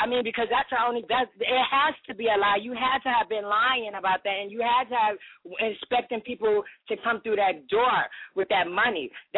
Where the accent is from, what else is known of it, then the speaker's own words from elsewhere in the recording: South Carolina, United States; Especially if I came all the way from South Carolina to cold New York, it would have been on inside that Marriott